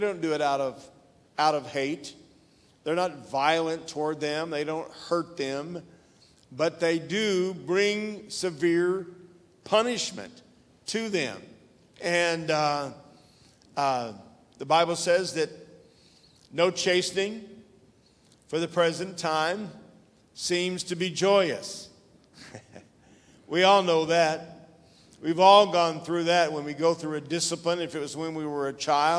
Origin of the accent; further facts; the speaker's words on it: Sand Springs, Oklahoma, United States; also born or lived in Tulsa; I was born in Tulsa, Oklahoma, raised in that city. On the west side, Sand Springs was the name of the town that I was raised in, just about 6 miles out of town.